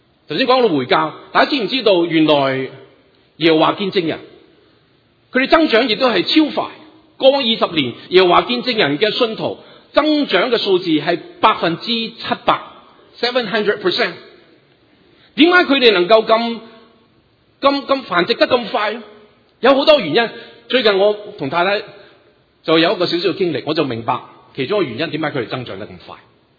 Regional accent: Hong Kong; also born or lived in Canada; now in United States; 我来了美国呢有二十几，将近二十一年。我从加拿大搬下来，我以前在香港长大，1978年移民去加拿大才信主，以前是无神论的人

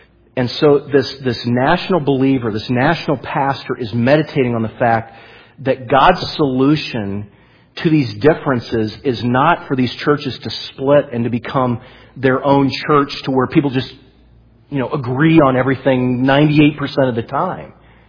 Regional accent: United States; I'm an American.

